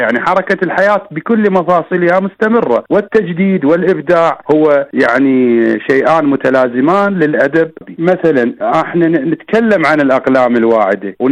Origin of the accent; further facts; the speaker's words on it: Iraq; عندنا في العراق